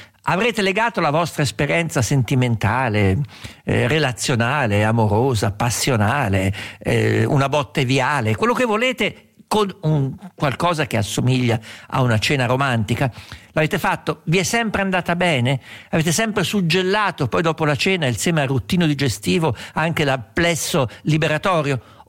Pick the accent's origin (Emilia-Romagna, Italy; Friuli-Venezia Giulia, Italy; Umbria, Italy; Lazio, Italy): Umbria, Italy; essendo io umbro